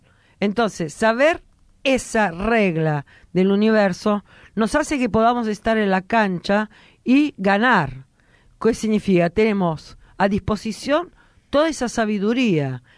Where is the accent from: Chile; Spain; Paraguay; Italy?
Italy; Spanish is a second language; Sí, porque seguramente yo que soy italiana